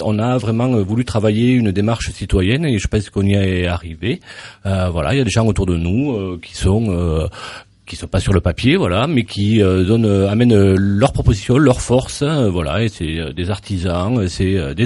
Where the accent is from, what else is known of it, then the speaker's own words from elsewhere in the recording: Mont-Rosier, Occitanie, France; voilà, travailleur social, je suis de Mont-Rosier